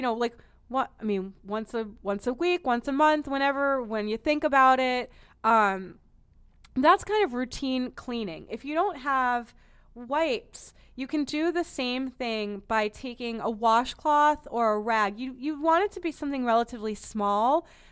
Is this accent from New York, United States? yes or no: no; Boston, Massachusetts, United States; I'm from Boston.